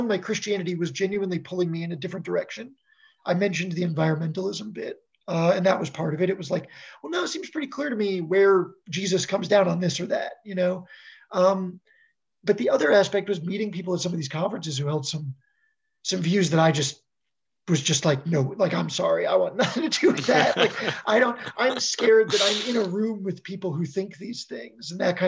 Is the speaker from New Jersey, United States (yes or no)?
yes; New Jersey, United States; Like, I am from New Jersey. I am a Yankee through and through.